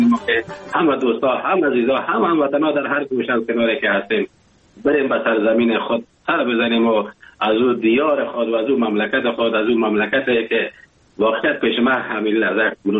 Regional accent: Afghanistan; now in Germany

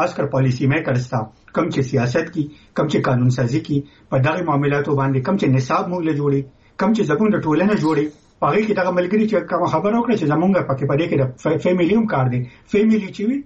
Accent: Khyber Pakhtunkhwa, Pakistan; مونږ د پښتونخوا یو مونږ د صوبه کې پردي جنگونه زمونږه په وطن باندې امپوز کړی شوی دی

